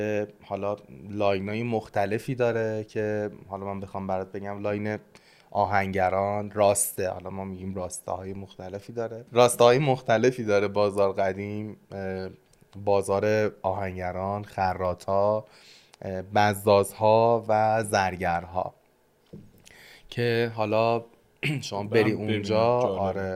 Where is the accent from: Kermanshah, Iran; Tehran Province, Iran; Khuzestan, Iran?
Khuzestan, Iran; Dezful; بیا دستفول که من هستم